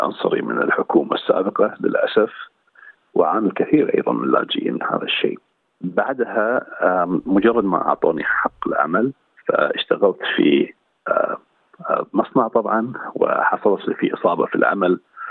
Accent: Kuwait; moved away as an adult; now in Australia; وصلت عن طريق البحر، و جيت طبعا من الكويت لأني أنا شخص في الكويت كستيتلس، لا أحمل أي جنسية

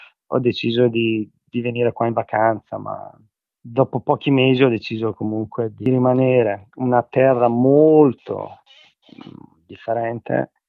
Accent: Brescia, Lombardy, Italy; Allora, io sono di Brescia

